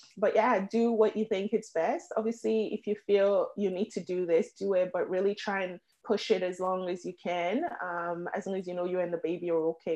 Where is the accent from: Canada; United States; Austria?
Canada; I think it's been such a positive that I grew up in Canada, so I'm aware of my rights.